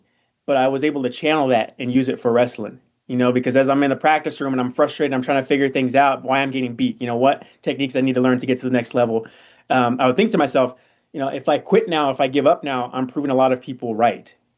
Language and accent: English; California, United States; born there; I was born in California, and my cousin, who was 3 years older than me, he lived in Arizona.